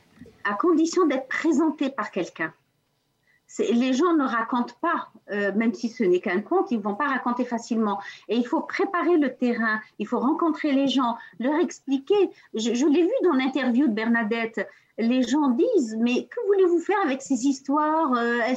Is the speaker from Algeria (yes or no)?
yes; Algeria; now in France; il faut dire que j'ai été déracinée. J'ai quitté l'Algérie, je suis venue en France et donc j'ai perdu le contact avec mes racines, le contact régulier, même si j'y allais tous les ans.